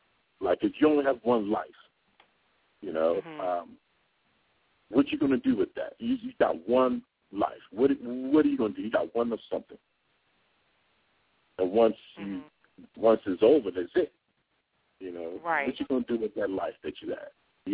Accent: Baltimore, Maryland, United States; You know, I grew up in Baltimore, and one thing I always said to myself was I never wanted to be my father's son.

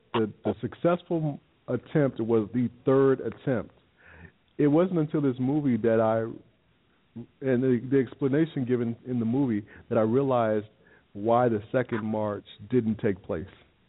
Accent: Selma, Alabama, United States; growing up in Selma, you kind of take it for granted when you drive across that bridge all the time

